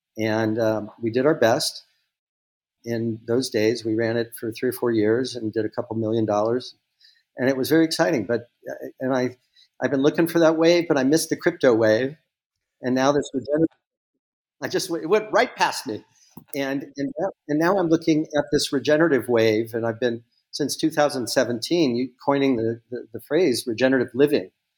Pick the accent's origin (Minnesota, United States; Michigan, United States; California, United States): California, United States; Los Angeles; I grew up mostly in Los Angeles, and I was around the entertainment industry